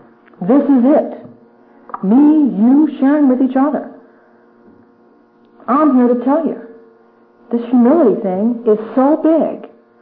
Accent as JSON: {"language": "English", "country": "Ireland", "said": "The minute I say, help me, this is as humble as I'm ever going to be. I'm Irish. It takes a lot to say, help me."}